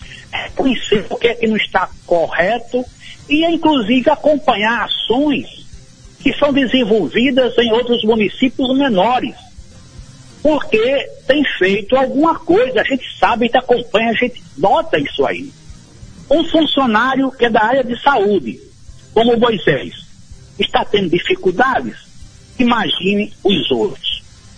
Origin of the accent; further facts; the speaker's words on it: Guarabira, Paraíba, Brazil; eu sou guarabirense, eu nasci em Guarabira, moro em Guarabira